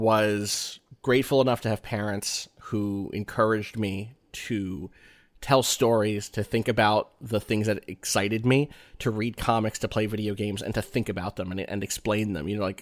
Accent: New Jersey, United States; also born or lived in Wilkes-Barre, Pennsylvania; Grew up in Jersey, correct. You were born in Wilkes-Barre, a.k.a. Wilkes-Barre, Pennsylvania.

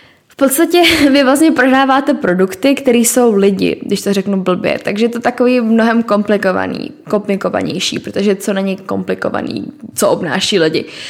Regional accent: Český Krumlov, South Bohemian Region, Czechia; now in Prague, Czechia; jako já sice teda pocházím z Českého Krumlova, kde to není moc lepší

